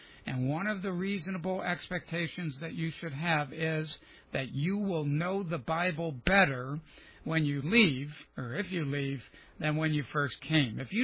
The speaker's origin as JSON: {"language": "English", "region": "New York", "country": "United States", "said": "Being the New Yorker that I am, I said, I don't like it."}